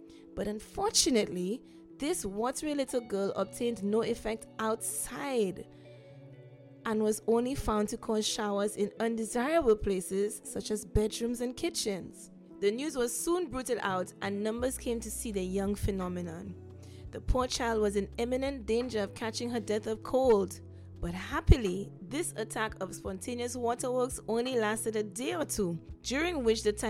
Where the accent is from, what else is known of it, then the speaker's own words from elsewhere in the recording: St. Lucia; Now, I'm from St. Lucia, and I've never heard that story before, or even the concept of rainmaking at all.